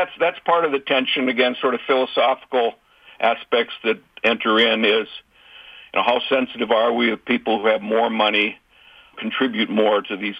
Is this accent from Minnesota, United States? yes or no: yes; Minnesota, United States; Well, that's another reason where I continue my pride in being a Minnesotan